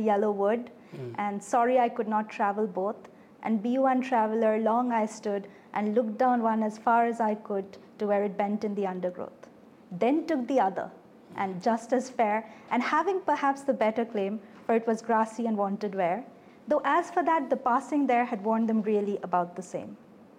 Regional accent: Kolkata, West Bengal, India; I come from Kolkata.

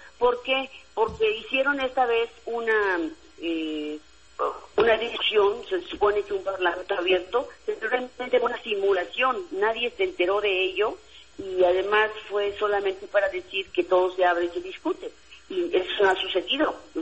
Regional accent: Hidalgo, Mexico; Mira, yo soy hidalguense y llevo una carrera de más de 30 años

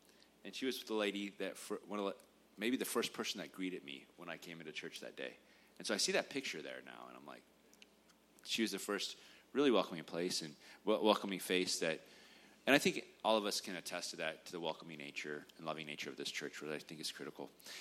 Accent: San Antonio, Texas, United States; I grew up here in San Antonio. Was born shortly after my parents moved here, courtesy of Uncle Sam with the Army.

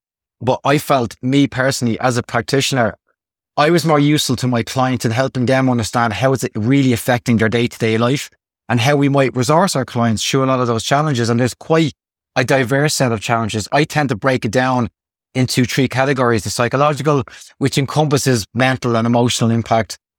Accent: Dublin, Leinster, Ireland; I am from Ireland, originally from Dublin, but I moved to the west of Ireland with my wife and kids a couple of years ago.

